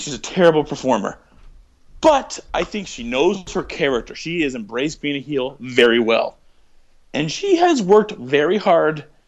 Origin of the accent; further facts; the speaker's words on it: Canada; That's not our place. We're Canadian.